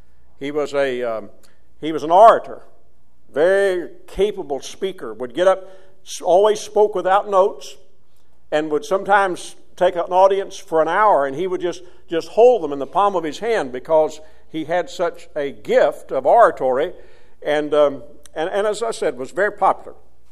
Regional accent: Kentucky, United States; I probably have mentioned here before that I grew up in Western Kentucky. That's not a especially a fact of any historic note, but it just is a fact of life for me that I was born there, reared there.

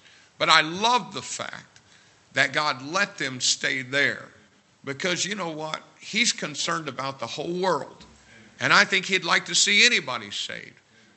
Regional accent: Indiana, United States; Because I'm from Southern Indiana.

